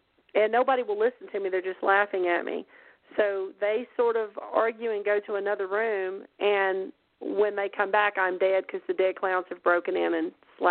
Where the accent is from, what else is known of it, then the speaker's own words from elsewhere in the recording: Alabama, United States; because I'm from Alabama, and I'm just a Southern girl, so I've been running through the woods since I was a little kid.